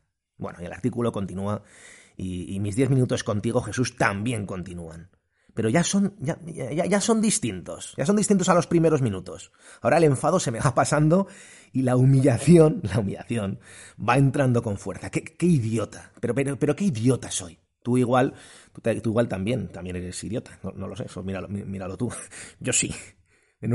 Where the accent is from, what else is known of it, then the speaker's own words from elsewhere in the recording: Spain; en mi país, España